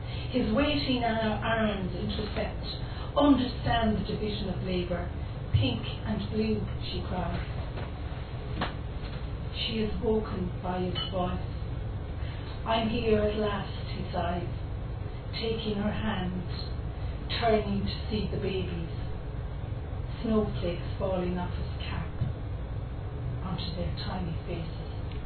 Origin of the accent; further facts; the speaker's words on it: Mayo, Connacht, Ireland; moved away; The next poem is about Mayo, where I was brought up, and I still say I'm from Mayo, even though I've gone from it a long time ago.